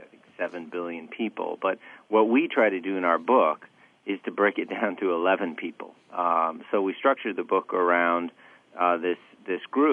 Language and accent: English; Sacramento, California, United States; I grew up outside of Sacramento, California